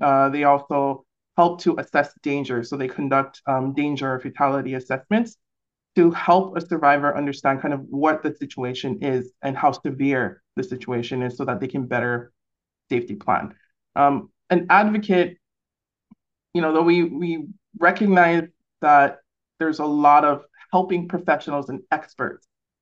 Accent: Hawaii, United States; also born or lived in American Samoa; I was born in American Samoa, and raised in Hawaii, so I felt the draw to wanting to connect with my island people.

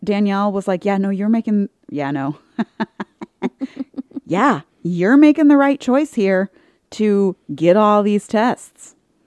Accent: Dexter, Michigan, United States; like I come from Dexter, so I'm coming up

